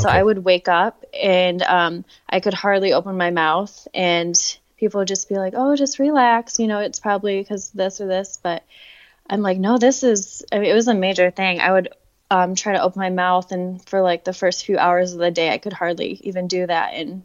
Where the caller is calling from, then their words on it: Grand Haven, Michigan, United States; I am coming from West Michigan, Grand Haven to be exact.